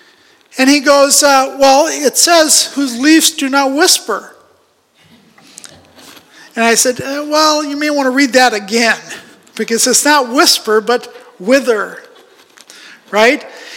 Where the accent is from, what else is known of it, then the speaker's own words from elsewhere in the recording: Pakistan; And when I grew up in Pakistan, this is how they would do it back then in the old days.